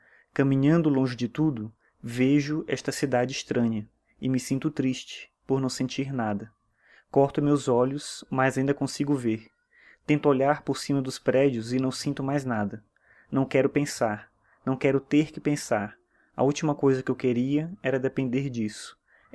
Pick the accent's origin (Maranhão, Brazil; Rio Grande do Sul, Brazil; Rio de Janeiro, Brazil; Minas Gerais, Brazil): Maranhão, Brazil; São Luís; moved away as an adult; now in Brasília, Brazil; Eu sou de São Luís, Maranhão. E eu vim para cá por conta do concurso que eu passei aqui no Instituto Federal.